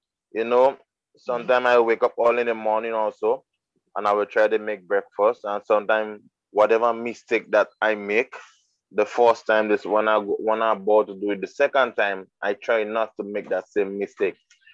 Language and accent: English; Grenada; Well, first of all, I'm from Carriacou, born and raised, you know, and for the past few years.